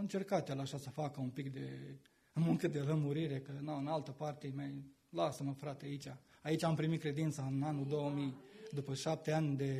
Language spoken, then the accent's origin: Romanian; Peștișu Mare, Bihor County, Romania; la mine în sat, că eu de loc sunt din Peștișul Mare